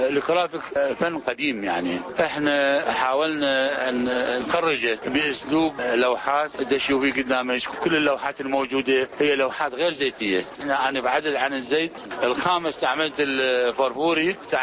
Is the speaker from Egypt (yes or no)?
no; Baghdad, Baghdad Governorate, Iraq; أنا ابن بغداد وابن منطقة شعبية ولدت في باب الشيخ، فأحب المناطق الشعبية